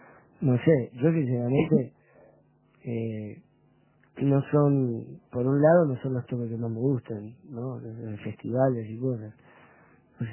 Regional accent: Uruguay

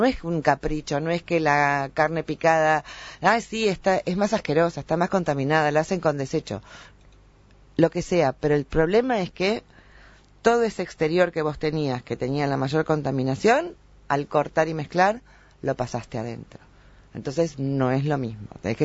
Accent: Buenos Aires, Argentina; soy de Buenos Aires

